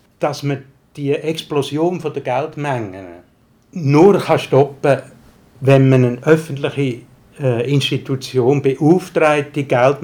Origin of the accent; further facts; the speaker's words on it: Brugg, Aargau, Switzerland; Ich bin in Bruck aufgewachsen und nachher zu Wettigen ins Seminar.